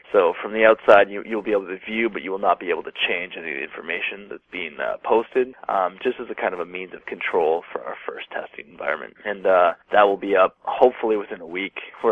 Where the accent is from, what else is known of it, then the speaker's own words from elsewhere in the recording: Ottawa, Ontario, Canada; I'm from Ottawa